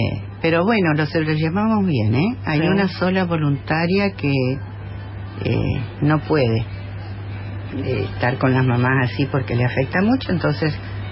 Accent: San Francisco, Córdoba, Argentina; Y yo trabajé, vine de San Francisco de Córdoba y acá trabajé efectivamente 18 años.

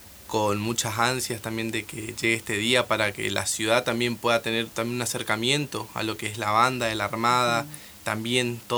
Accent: Posadas, Misiones, Argentina; Yo soy de Posadas Misiones.

